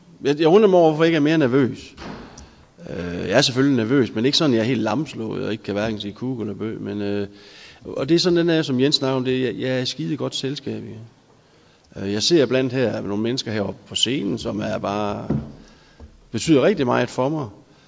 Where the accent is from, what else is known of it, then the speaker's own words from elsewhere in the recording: Aalborg, North Denmark Region, Denmark; Jeg kommer fra Aalborg